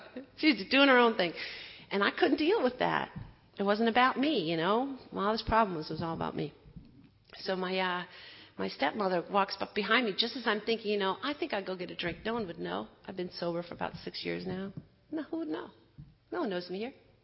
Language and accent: English; Wisconsin, United States; I grew up in Wisconsin. That's where most of my family lives.